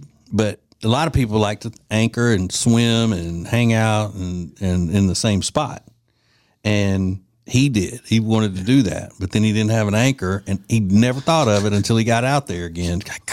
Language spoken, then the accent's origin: English; Louisiana, United States; And North Carolina dirt is different than where we grew up in Louisiana, because it's all just red mud, red clay, you know.